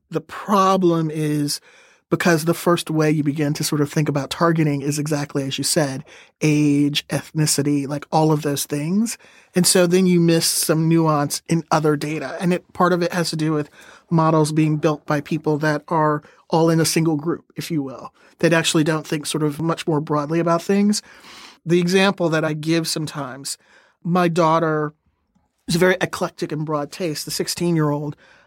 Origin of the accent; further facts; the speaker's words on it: Houston, Texas, United States; growing up in Texas and Houston, when I became school-aged, we weren't segregated.